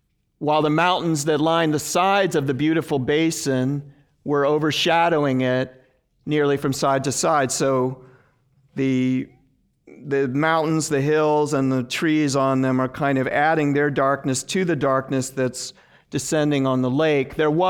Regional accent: Bennington, Vermont, United States; this is a photograph I took in my hometown of Bennington, Vermont a couple of days ago

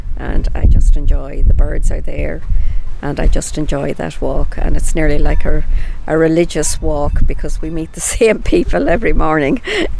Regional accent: Sligo, Connacht, Ireland; also born or lived in north of Ireland; I'm from Sligo, born in the north of Ireland, but living all my life in Sligo.

